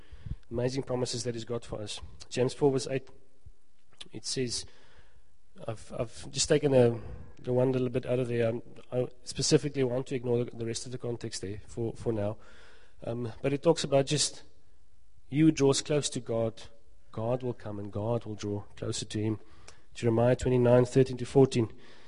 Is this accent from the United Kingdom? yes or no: no; Karoo, South Africa; I grew up in the Karoo, and it's a beautiful part of this country.